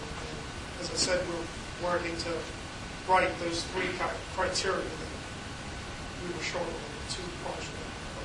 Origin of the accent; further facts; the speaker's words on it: Louisiana, United States; I grew up on the West Bank. My mother's from Port of Sham.